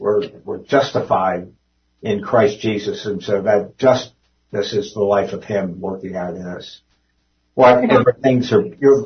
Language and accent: English; Cincinnati, Ohio, United States; I grew up in Cincinnati.